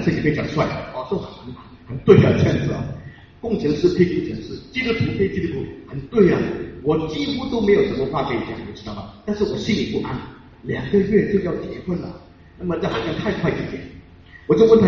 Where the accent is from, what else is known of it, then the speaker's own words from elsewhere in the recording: Shanghai, China; 我二十八岁认识女生，我是上海人